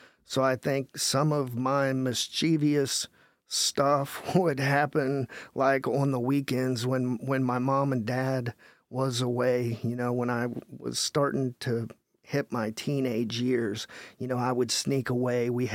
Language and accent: English; Hartford City, Indiana, United States; So grew up in Harford City. So, you know, I'm born and raised in Harford City, actually still live in Blackford County.